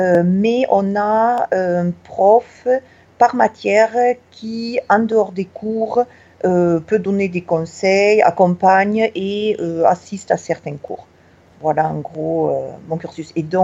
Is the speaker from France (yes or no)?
yes; Occitanie, France; Donc moi, je suis originaire du Tarn, du sud-ouest de la France. J'ai gardé mon accent comme vous pouvez le reconnaître. J'avais appris l'anglais en première langue, l'allemand seulement en seconde langue